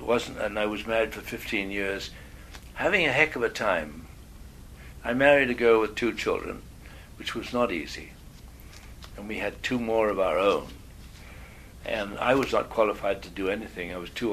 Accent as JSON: {"language": "English", "country": "Canada", "tie": "born there", "said": "established any other domicile other than being a Canadian by birth."}